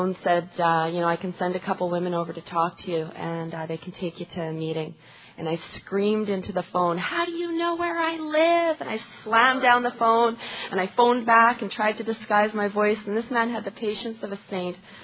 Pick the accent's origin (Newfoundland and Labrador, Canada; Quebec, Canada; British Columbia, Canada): British Columbia, Canada; Vancouver; And I'm from Vancouver, B.C.